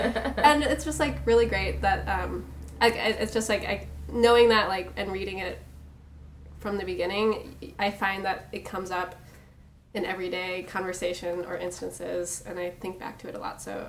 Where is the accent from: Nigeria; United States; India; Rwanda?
United States; Midwest; I'm from the Midwest, for one.